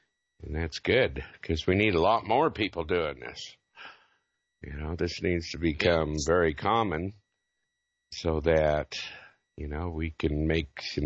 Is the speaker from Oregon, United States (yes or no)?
yes; Oregon, United States; born there; accent: southern accent; I was born here in Oregon, but I worked down south for a long time, kind of picked up a southern accent, and then I go to Australia and pick up a slight Aussie twang